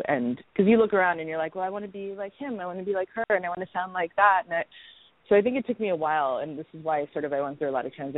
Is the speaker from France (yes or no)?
no; India; also born or lived in Los Angeles, United States; I went to music and dance boarding school in Kalakshetra growing up as a little kid. And then I was sort of raised between India and LA back and forth a lot of summers in India, a lot of school in both places